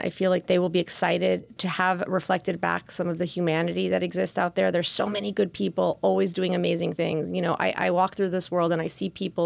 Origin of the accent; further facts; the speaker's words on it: Orlando, Florida, United States; because I'm half Puerto Rican, half Cuban, and I grew up in Orlando at a time where there were very few Latino people.